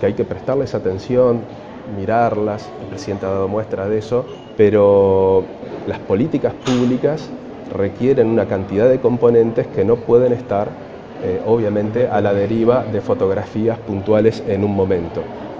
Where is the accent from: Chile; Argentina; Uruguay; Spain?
Uruguay; yo por lo menos como uruguayo